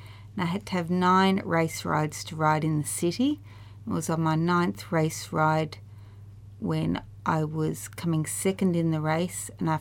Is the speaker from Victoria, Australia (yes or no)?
yes; Buchan, Victoria, Australia; I was born and bred in Buchan.